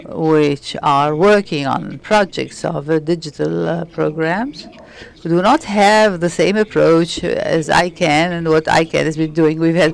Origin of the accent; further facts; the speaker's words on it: DR Congo; English is a second language; I come from the Democratic Republic of the Congo